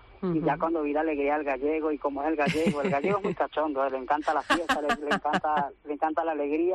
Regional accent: Venezuela; now in Spain; yo en mi tierra natal, en Venezuela, es así prácticamente como Galicia. Tiene muchos campos, muchas zonas así rurales.

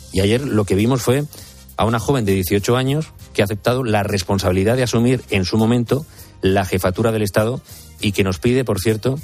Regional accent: Spain

